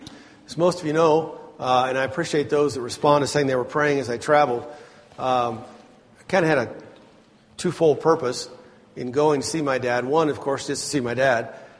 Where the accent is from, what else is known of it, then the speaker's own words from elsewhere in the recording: Eureka, California, United States; born there; also born or lived in Fortuna / Redding / Twin Falls; Then he worked in a bookstore in Eureka, where I was born in Eureka, California.